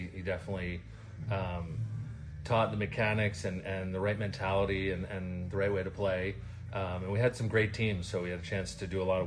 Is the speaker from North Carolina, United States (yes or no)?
no; New York, United States; I remember going to quite a few Orioles games, especially when they came to Yankee Stadium, because we're from New York.